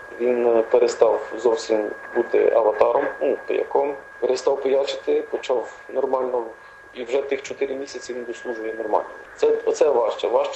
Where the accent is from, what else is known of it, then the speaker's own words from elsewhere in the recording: Western Ukraine, Ukraine; що от я западенець з ними